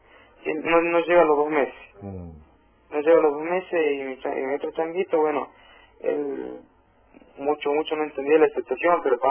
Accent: Jujuy, Argentina; moved away; Desde Jujuy.

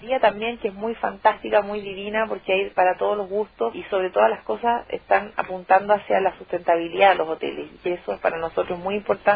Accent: Puerto Williams, Magallanes, Chile; yo soy de Puerto Williams, así que también promociono Puerto Williams, pero soy de Puerto Williams.

